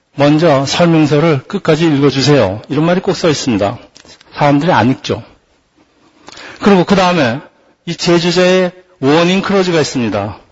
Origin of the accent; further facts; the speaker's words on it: South Korea; now in United States; 우리는 한국 사람은 빵만으로 살 수가 없어요. 미국에서 아무리 오래 살아도 혹시 밥을 먹어야 됩니다.